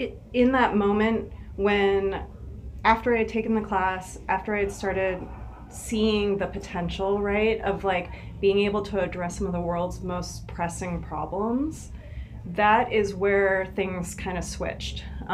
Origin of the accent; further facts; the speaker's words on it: Seattle, Washington, United States; I grew up in Seattle. I got my PhD in Boston in chemistry.